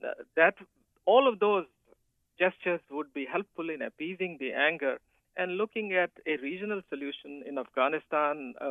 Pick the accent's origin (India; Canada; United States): India; born there; moved away; also born or lived in Pakistan; my family originally came from India, but so I was born in India and then migrated to Pakistan.